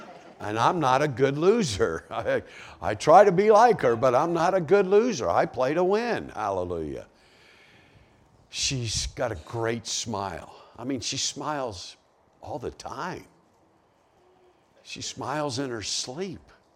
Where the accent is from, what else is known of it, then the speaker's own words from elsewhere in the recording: Ohio, United States; I come to Ohio and I think this is where God resides. This is the Holy Land. I'm from Ohio. This is the Holy Land.